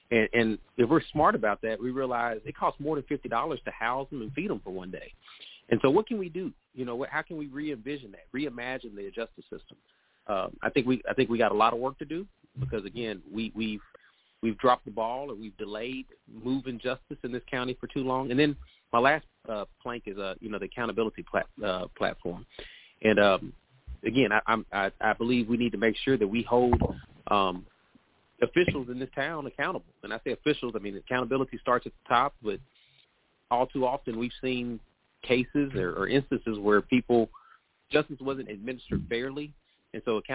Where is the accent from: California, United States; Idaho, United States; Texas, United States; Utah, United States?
Texas, United States; Fort Worth; I grew up here in Fort Worth. I graduated from Dunbar High School, went to Prairie View for undergrad, and went to Texas Southern for law school.